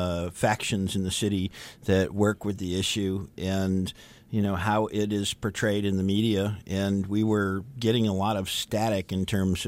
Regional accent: Dearborn, Michigan, United States; You know, I'm from Dearborn. My family helped settle the town of Dearborn. I'm very familiar with the city of Detroit.

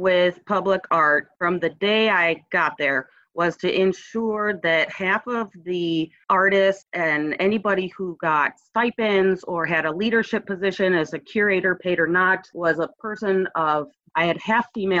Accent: Westchester, Illinois, United States; now in Aurora, United States; I grew up in Westchester, which is in the Proviso Township, but Westchester at the time was like this one little white village.

